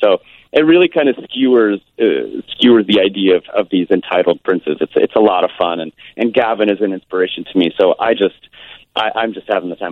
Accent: Kansas City, Missouri, United States; And I saw that when I was a kid growing up in Kansas City.

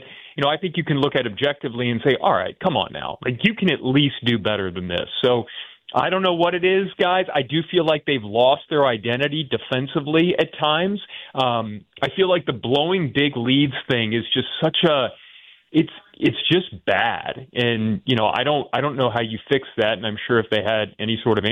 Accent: Louisiana, United States; born there; I was born in Louisiana, still follow the New Orleans Saints

